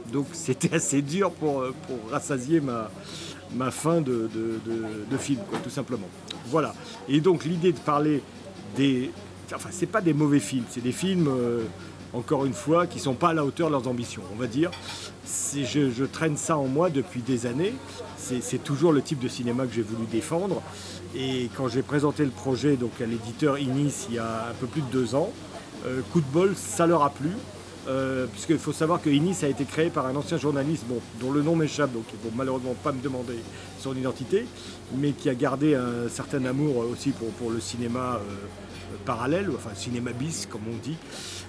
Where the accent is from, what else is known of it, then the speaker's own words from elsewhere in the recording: Provence-Alpes-Côte d'Azur, France; moved away as an adult; now in Paris, France; Je venais d'arriver à Paris, puisque je suis originaire du sud de Nice. Et je suis remonté à Paris pour faire mes études supérieures.